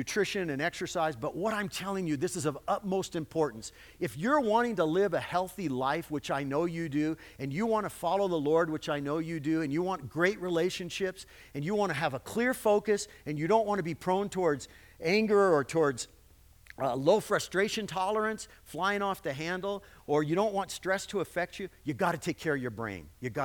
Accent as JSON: {"language": "English", "region": "Texas", "country": "United States", "lives_now": "California, United States", "said": "I'm from Texas, but I tell you, California driving is a whole different thing."}